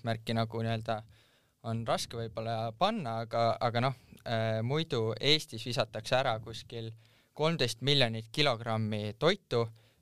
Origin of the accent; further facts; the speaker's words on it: Tartu, Tartu County, Estonia; Sest me kõik oleme Tartust pärit .